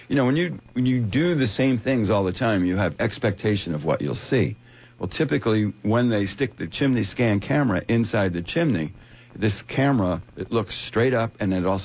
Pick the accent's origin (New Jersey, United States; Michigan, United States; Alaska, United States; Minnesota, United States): New Jersey, United States; When I was growing up in New Jersey, I mowed lawns. As a kid, I mowed lawns for money in the summer, and then I shoveled snow in the winter for money.